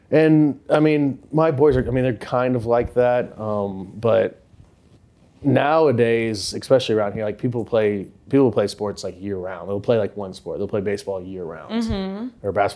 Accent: Indiana, United States; now in Nashville, United States; Southern Indiana.

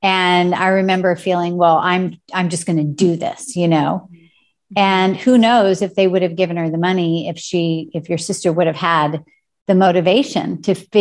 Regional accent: Tulsa, Oklahoma, United States; because I'm from Tulsa

